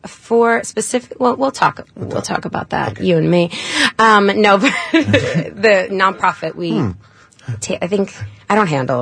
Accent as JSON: {"language": "English", "region": "New York", "country": "United States", "lives_now": "Hollywood, United States", "said": "I'm from Long Island, New York."}